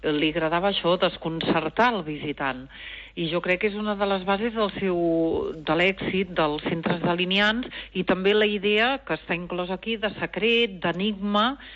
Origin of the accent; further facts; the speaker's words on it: Catalonia, Spain; Nosaltres que som de l'Empordà ho podem entendre molt bé.